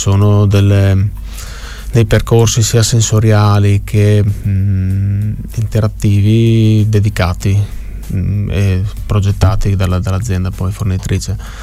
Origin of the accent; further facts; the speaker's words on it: Codroipo, Friuli-Venezia Giulia, Italy; Io sono di Codroipo